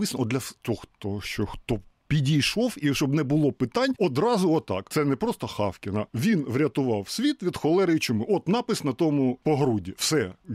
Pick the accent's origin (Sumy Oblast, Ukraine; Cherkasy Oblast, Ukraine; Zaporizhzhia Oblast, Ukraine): Zaporizhzhia Oblast, Ukraine; Berdiansk; born there; moved away as an adult; now in Kyiv, Ukraine; Оскільки тільки через повномасштабне вторгнення я виїхав з Бердянська і вже 3,5 роки в Києві, а до того і я народився в Бердянську, і мої предки багато поколінь.